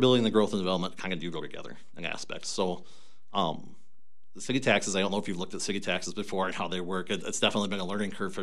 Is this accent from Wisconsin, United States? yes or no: yes; Viroqua, Wisconsin, United States; also born or lived in Milwaukee; So I've lived in the Viroqua area for quite some time now. So originally I was born in Milwaukee back in 1995. So moved to the Viroqua area with my mother when I was in fourth grade and graduated high school here in 2013.